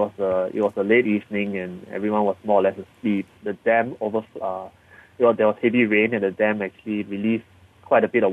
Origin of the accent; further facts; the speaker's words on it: Singapore; as a Singaporean, we don't really see protests very often.